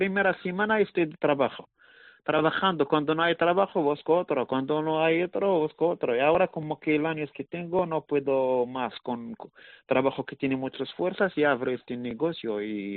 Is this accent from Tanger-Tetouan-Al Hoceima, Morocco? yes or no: no; Casablanca, Casablanca-Settat, Morocco; now in Valladolid, Spain; yo cuando vengo de Marruecos, porque soy de Casablanca, cuando llego aquí directamente a Valladolid y me quedo aquí, todos los años que quedo aquí directamente en Valladolid